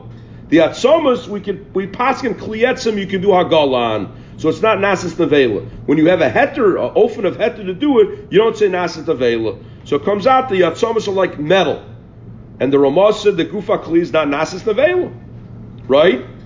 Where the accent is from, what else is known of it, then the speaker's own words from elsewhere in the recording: Peoria, Illinois, United States; we were growing up in Peoria, Illinois